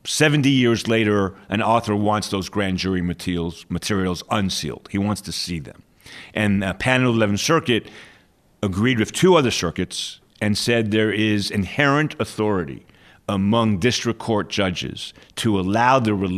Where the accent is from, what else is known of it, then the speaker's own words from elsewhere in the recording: New York, United States; I'm originally from New York, but I spent most of my time in the South.